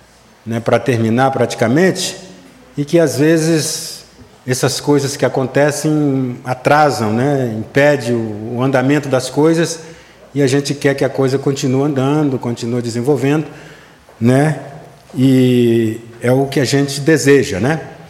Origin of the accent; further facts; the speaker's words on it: Bahia, Brazil; now in Conceição da Barra, Brazil; Sou da Bahia, mas me considero barrense porque desde 73 eu moro aqui.